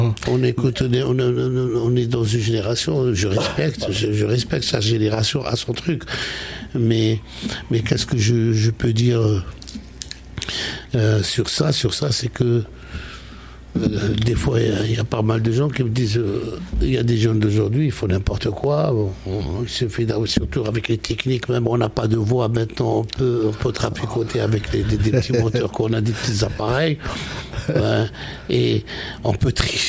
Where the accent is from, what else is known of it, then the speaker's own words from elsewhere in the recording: Algeria; Moi je viens de l'ouest d'Algérie déjà, ouais. On est en plus andalou